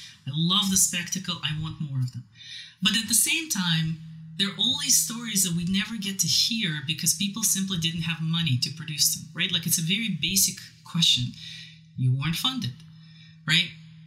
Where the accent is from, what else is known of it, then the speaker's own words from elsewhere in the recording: Siberia, Russia; moved away; I'm originally from Siberia, Ural Mountains, right?